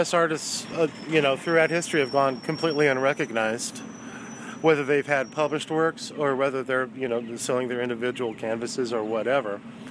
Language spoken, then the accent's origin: English; Pinole, California, United States; now in Oakland, United States; Well, I was born in Oakland in 1961, and we moved to Pinole, the family did, in 1969. And I moved back here about 2 years ago